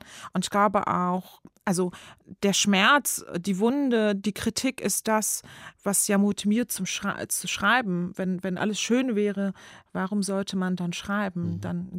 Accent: Berlin, Germany; Ich bin türkisch, ich bin werde muslimisch gelesen und ich komme aus dem Wedding.

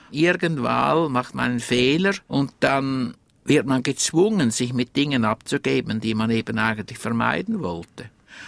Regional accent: Winterthur, Zurich, Switzerland; born there; Ich wurde in Winterthur in der Schweiz geboren, im Februar 1934.

